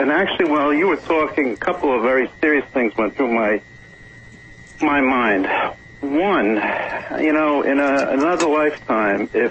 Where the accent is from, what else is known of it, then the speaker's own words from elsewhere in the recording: New York, United States; You know, I grew up in New York, working in my father's stores that he owned